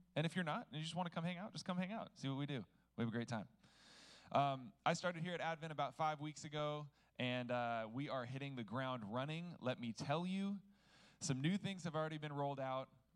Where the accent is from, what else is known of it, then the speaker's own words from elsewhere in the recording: California, United States; For those of you that know, I came from California. I know, I'm that new guy from California. Better yet, or maybe worse, I'm that new guy from the Bay Area.